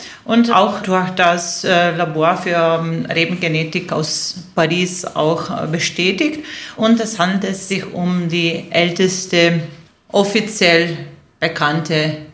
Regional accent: Maribor, Drava, Slovenia; German is a second language; Ich komme aus Maribor

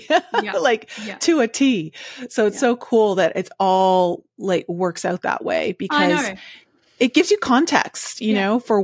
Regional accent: Canada; also born or lived in Switzerland / Cayman Islands; now in Denver, United States; I grew up in Canada. I've lived a short time in Switzerland. I moved to the Cayman Islands and lived in the Caribbean for like 10 years. And now I'm in Denver, Colorado.

